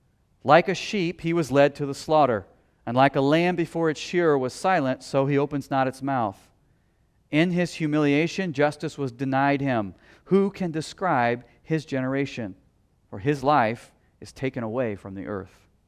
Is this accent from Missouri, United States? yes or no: yes; Missouri, United States; I'm from Missouri, so I could say that.